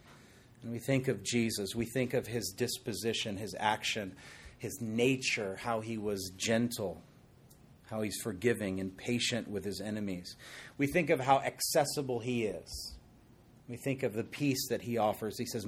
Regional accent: Wahiawa, Hawaii, United States; born there; No, I was born in Wahiwa.

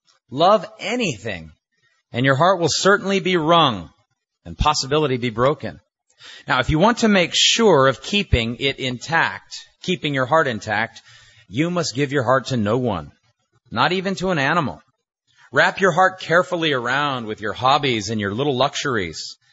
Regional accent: North Shore, Hawaii, United States; also born or lived in Wahiawa; Of course, I was born in Wahiawa and raised on the North Shore, so anything like a car wash would be exciting.

